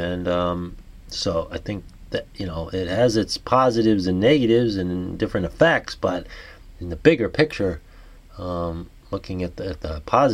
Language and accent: English; New York, United States; accent: New York; There's my New York accent coming through.